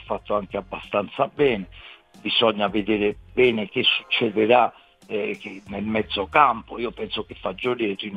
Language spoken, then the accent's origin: Italian; Bari, Apulia, Italy; Io sono proprio di Bari, io sono mai, anzi, per la casa che ancora ce l'abbiamo di famiglia è a Palese, l'aeroporto di Bari, ma ormai Palese è frazione di Bari, non è nemmeno comune proprio, quindi è Bari.